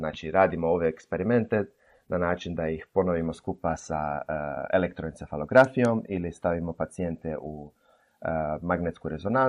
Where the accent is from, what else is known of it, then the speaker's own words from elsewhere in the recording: Ploče, Dubrovnik-Neretva County, Croatia; ja sam mali iz Ploča